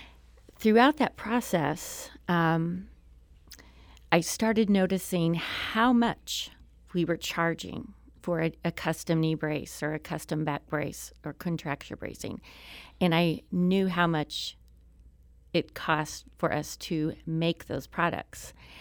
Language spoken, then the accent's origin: English; Springfield, Missouri, United States; also born or lived in Harrison, Arkansas; Well, I was born in Harrison, Arkansas. My mom and my dad divorced when I was like 5 years old, and she remarried, and that moved me to Springfield, Missouri. And I lived there, through high school